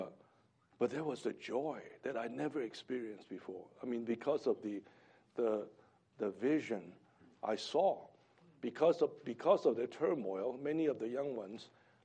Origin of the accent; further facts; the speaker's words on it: Hong Kong; I was born in Hong Kong, raised up there.